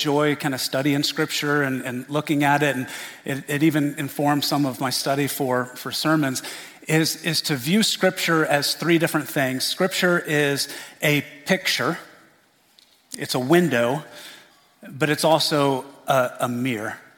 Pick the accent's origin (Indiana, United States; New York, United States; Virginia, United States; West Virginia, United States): Indiana, United States; I am from Indiana.